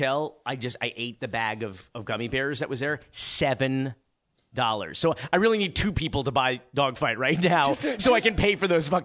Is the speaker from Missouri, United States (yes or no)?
no; Miami, Florida, United States; I'm from Miami.